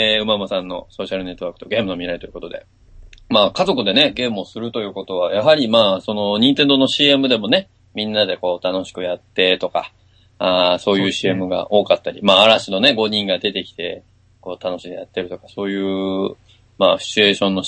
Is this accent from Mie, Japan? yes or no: yes; Mie, Japan; 工場萌えツアーだって、発端はうちの地元ですからね。